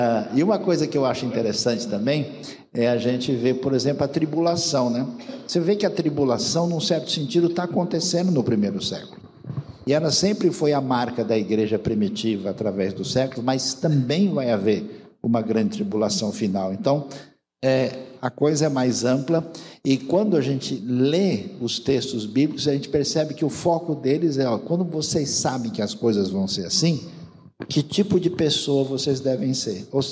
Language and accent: Portuguese; Brazil; E eu, como brasileiro, desconfio que talvez seja argentino, né?